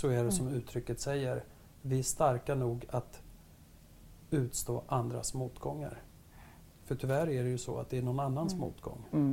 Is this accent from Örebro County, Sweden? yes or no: yes; Örebro, Örebro County, Sweden; Alltså, du vet, jag är andra generationens invandrare. Jag är uppvuxen i Sörbyängen i Örebro.